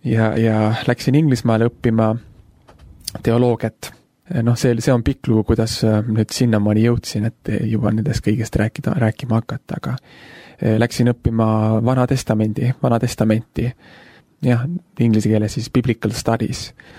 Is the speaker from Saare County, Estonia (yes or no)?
no; Põltsamaa, Jõgeva County, Estonia; also born or lived in Pärnu; Minu isa on pastor ja tema ameti tõttu on pidevalt ühes kohas teise liigutud ja ma olin vist 6-aastane, kui me kolisime Pärnust ära ja läksime edasi tol hetkel siis Põltsamaale. Põltsamaal sai elatud järgmised 8 aastat